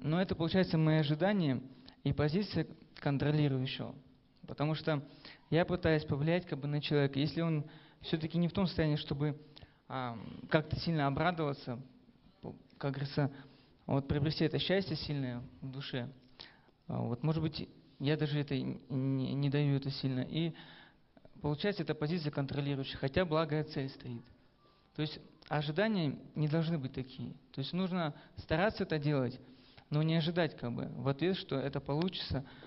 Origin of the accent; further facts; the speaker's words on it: Irkutsk, Irkutsk Oblast, Russia; я из Иркутска.